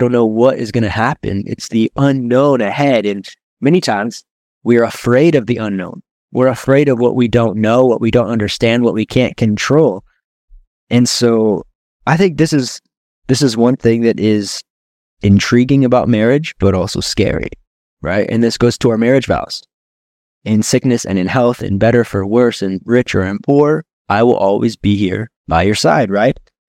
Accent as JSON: {"language": "English", "country": "United States", "lives_now": "Brazil", "said": "I'm American and I needed documentations from America"}